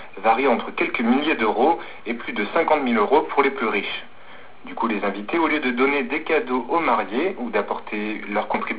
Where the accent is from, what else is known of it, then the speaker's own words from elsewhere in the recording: France; c'est quelque chose que j'ai du mal à comprendre en tant que Français